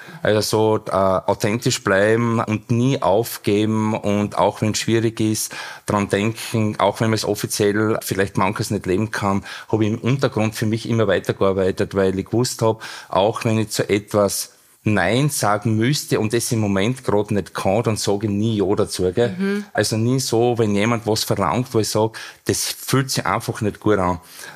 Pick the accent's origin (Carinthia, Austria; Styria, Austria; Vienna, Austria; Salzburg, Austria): Styria, Austria; Ich bin 55 Jahre alt, bin aufgewachsen in der Region, wo du warst, im Schilkerland, habe bäuerliche Wurzeln.